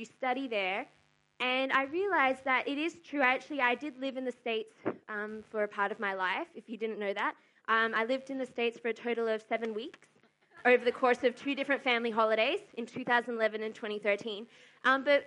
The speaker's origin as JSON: {"language": "English", "town": "Melbourne", "region": "Victoria", "country": "Australia", "tie": "born there", "said": "I was born in Melbourne in 1998. To save you doing the maths, I'm 24."}